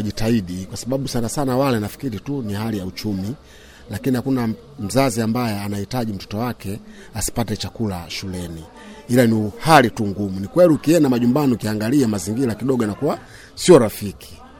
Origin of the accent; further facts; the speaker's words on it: Tandika, Dar es Salaam, Tanzania; natoka kata Taandika, mtaa wa Mingano.